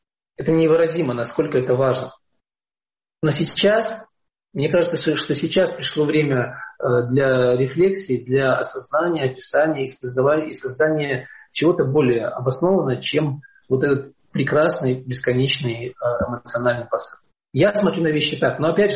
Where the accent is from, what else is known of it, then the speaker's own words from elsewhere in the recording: Belarus; мы сами белорусы.